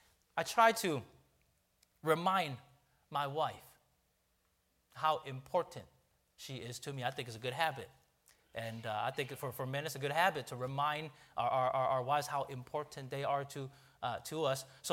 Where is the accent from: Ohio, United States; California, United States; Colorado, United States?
California, United States; San Francisco; I'm born and raised in San Francisco.